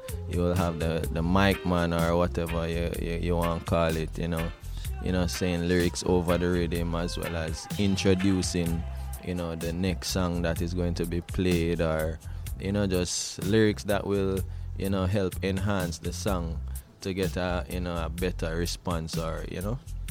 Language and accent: English; Jamaica; But from my perspective as a Jamaican selector now, as me say, it's all about the message